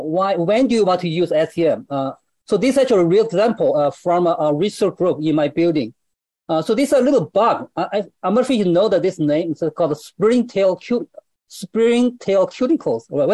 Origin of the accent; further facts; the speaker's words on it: Dalian, Liaoning, China; English is a second language; All right, my hometown is called Dalian in China. It's it's actually across sea from Japan and Korea, if you want to know where is it located. We have a mountain, we have a sea